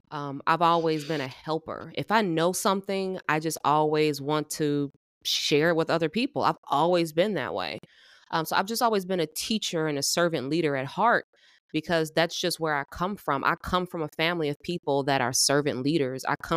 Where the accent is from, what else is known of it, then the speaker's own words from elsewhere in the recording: Chicago, Illinois, United States; moved away as an adult; now in Fort Worth, United States; So born and raised in Chicago, but I just recently moved to Fort Worth, Texas, my fiance and I.